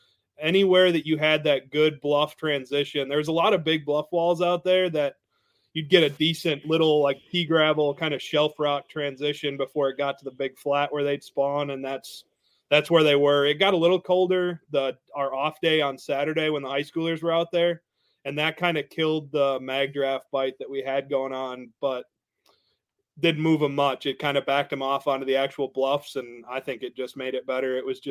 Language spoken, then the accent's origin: English; Wisconsin, United States; Like Scott's from Indiana. I'm from Wisconsin.